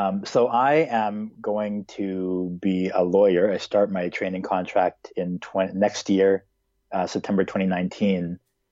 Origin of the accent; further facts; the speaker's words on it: Hong Kong; also born or lived in Vancouver, Canada; I was born in Vancouver, Canada, but I moved to Hong Kong with my parents when I was a baby. So I grew up in Hong Kong. I did my middle school there, my high school there, and I graduated there.